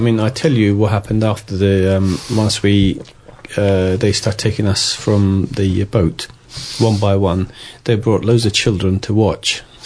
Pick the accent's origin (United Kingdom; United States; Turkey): Turkey; English is a second language; So he says, are you Turkish? I said, yes.